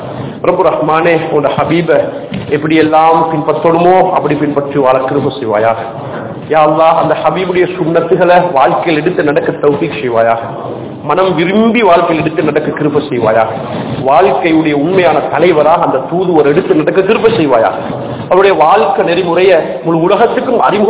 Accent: Sri Lanka; நான் ஒரு ஸ்ரீலங்கன், நான் ஒரு லாங்கி, நான் ஒரு இலங்கைவாதி, இந்த இந்த நாட்டு இந்த மண்ணினுடைய பிரஜை

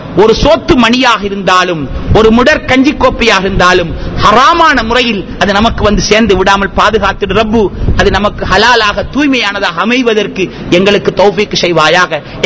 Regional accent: Sri Lanka; நாங்களும் இலங்கையர்கள் என்கிற எடுத்துக்காட்டத்தான் நாங்களும் என்ன செய்கிறோம்?

